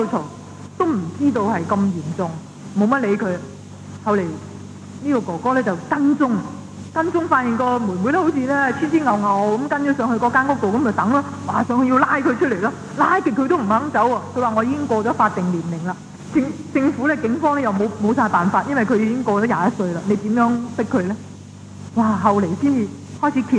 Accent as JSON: {"language": "Cantonese", "country": "Hong Kong", "said": "而且一種崇洋嘅心理啊，我哋香港人咧，啲年輕人特別喎，想學下英文啊"}